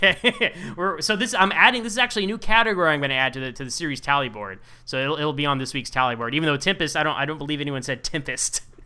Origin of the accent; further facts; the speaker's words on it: Salisbury, Maryland, United States; I even discovered Glover is from my hometown, Salisbury, Maryland.